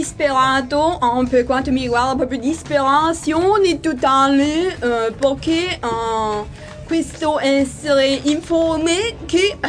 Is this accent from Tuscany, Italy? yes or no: yes; Follonica, Tuscany, Italy; born there; also born or lived in France; io sono di Follonica, nata a Follonica, ma sono cresciuta a studiare in Francia.